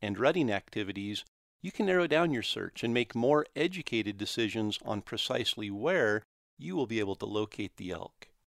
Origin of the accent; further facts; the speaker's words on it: Idaho, United States; I remember my first experience hunting outside the familiar elk country of my home state of Idaho.